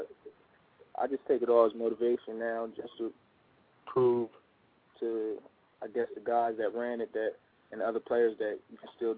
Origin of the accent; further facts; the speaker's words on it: Collingswood, New Jersey, United States; Yes, I'm originally from Collinswood, New Jersey.